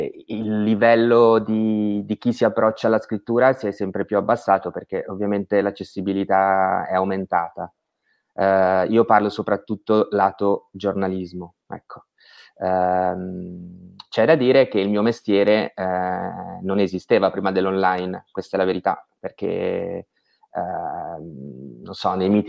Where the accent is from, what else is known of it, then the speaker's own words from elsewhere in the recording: Milan, Lombardy, Italy; also born or lived in Australia; ho 33 anni, sono di Milano e sono rimasto qui fino alla triennale, e la specialistica sono partito per l'Australia per fare una scuola di giornalismo alla University of Queensland di Brisbane.